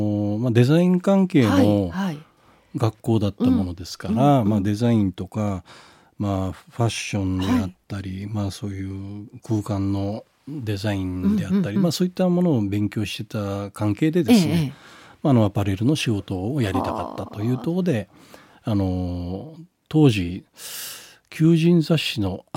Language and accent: Japanese; Kitagata, Saga, Japan; born there; 佐賀県、当時もう今武雄市っていうふうになってますけど、はい、岸間郡北方町というところで生まれまして、